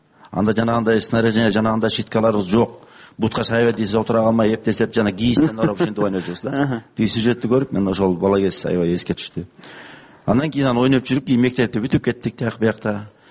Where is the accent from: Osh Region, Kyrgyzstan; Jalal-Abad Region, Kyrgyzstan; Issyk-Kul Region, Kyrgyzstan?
Jalal-Abad Region, Kyrgyzstan; Kazarman; Мен эми Казармандан, аяктар деле суук Нарын областына кирчү ал кезде